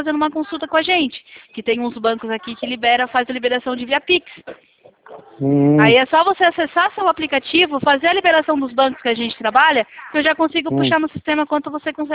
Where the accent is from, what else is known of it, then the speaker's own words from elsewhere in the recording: Sorocaba, São Paulo, Brazil; Eu sou de Sorocaba